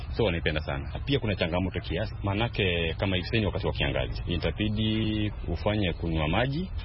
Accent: Kisii County, Kenya; now in Mombasa, Kenya; natoka kaunti ya Kisii na mimi ni mkazi wa hapa Mombasa kwa miaka mingi.

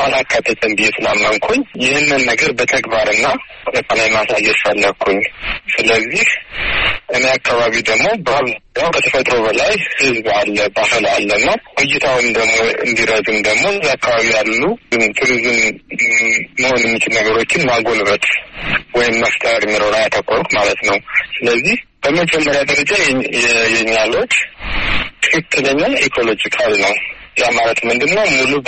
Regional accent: Addis Ababa, Ethiopia; also born or lived in Dega Damot; ጎጃም ደጋ ዳሞት ወረዳ ነው የተወለድኩትኝ። ጣመ ጊዮርጊስ የሚባል ቤተክርስቲያን አለ እዛ አካባቢ። በ8 ዓመቴ ወደ አዲስ አበባ ወንድሞች አመጡኝ የተሻለ ትምህርት እንድማር እና ከ14 ዓመት በኋላ ነው ወደ ገጠር የተመለስኩት።

